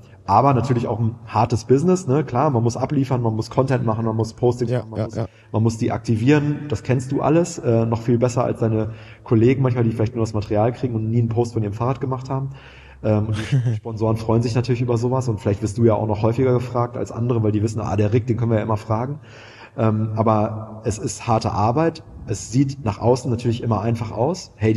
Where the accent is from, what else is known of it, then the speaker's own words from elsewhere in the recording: Münster, North Rhine-Westphalia, Germany; Ich komme aus Münster, aus einer 50 Quadratmeter Wohnung mit meinem Zwillingsbruder und meiner alleinerziehenden Mama.